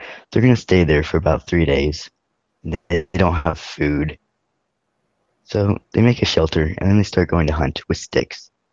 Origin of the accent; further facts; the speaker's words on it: Nebraska, United States; I'm from Nebraska.